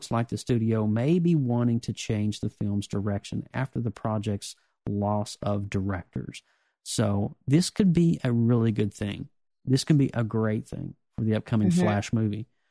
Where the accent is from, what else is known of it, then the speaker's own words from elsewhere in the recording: Kentucky, United States; I'm a redneck from Kentucky.